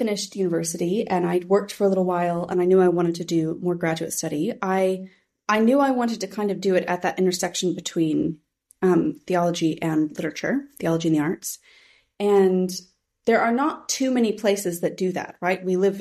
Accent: United States; now in United Kingdom; I think I am very American. Like, that is just the case. That is where I was born. That is my experience.

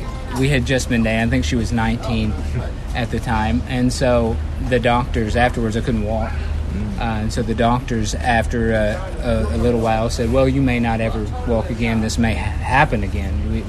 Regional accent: Sapulpa, Oklahoma, United States; Okay. Well, I grew up in Sepulpa. It's a suburb of Tulsa, Oklahoma.

